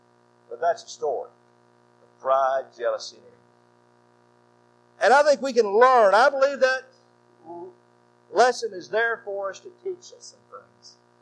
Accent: Anderson, Alabama, United States; I might say that I'm proud to be an Andersonian, because I'm from Anderson. We're proud. We're proud to be Alabamians

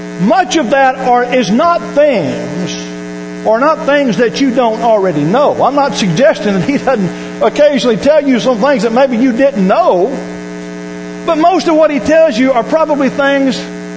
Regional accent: Arkansas, United States; You know, my wife is from Florence. I am from Arkansas. My folks still live in Arkansas, and so it's been good for me to be closer to them.

